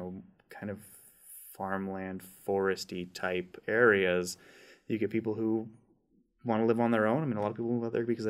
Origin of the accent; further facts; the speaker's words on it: French Gulch, California, United States; And I'm from that area. I'm from French Gulch, which is a tiny mountain town. The sign on the post office says population 325, give or take a few. So it, very small old mining town, and it's in these dry hills